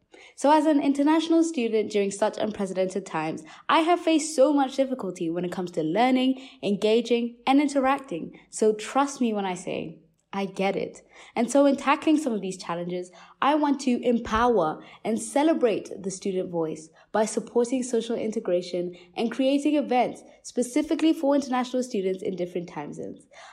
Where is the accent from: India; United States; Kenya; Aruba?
Kenya; English is a second language; I'm a Kenyan native studying law at the university.